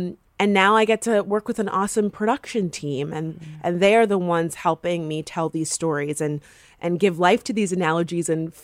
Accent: Florida, United States; I'm from Florida, and I feel like Florida...

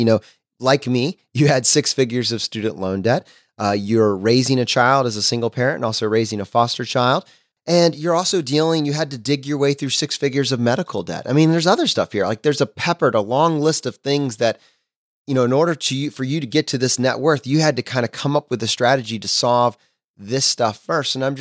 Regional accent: Virginia, United States; I grew up in Virginia. I just looked at the Virginia State schools.

